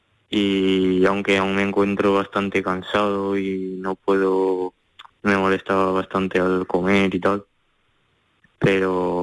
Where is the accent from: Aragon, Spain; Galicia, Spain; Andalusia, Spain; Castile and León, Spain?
Aragon, Spain; Sobradiel; now in Valencia, Spain; yo soy de Zaragoza, de un pueblecito aquí.